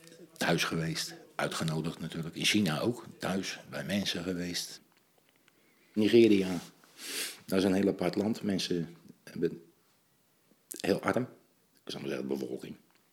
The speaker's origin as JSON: {"language": "Dutch", "town": "Rotterdam", "region": "South Holland", "country": "Netherlands", "tie": "born or raised there", "moved": "as an adult", "lives_now": "Vlissingen, Netherlands", "said": "Ik ben geboren in Rotterdam. Daar heb ik tot mijn 18e gewoond. En toen ben ik hier naar de zevenschool gegaan in Vlissingen. En daar ben ik blijven hangen."}